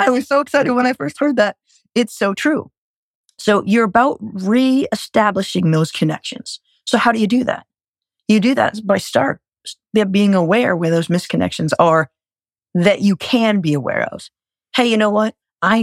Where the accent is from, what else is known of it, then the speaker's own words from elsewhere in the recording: Rhode Island, United States; I'm from Rhode Island. You could probably tell that. I probably should have mentioned, if you don't understand me, put an R or two in there. It'll make way more sense. We don't use them where I'm from. Rhode Island is the ocean.